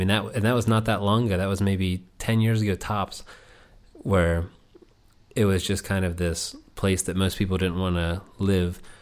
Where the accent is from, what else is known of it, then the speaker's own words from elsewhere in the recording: Lancaster, Pennsylvania, United States; growing up in Lancaster, I always thought that Lancaster was cool. Like the city was neat when I was a kid, just because I thought it was just like this big city. And I'm from a rural area.